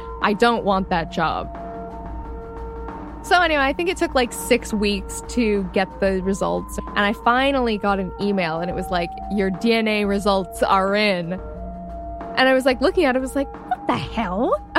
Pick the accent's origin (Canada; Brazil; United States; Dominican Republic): Canada; Toronto, Ontario; I'm from Toronto.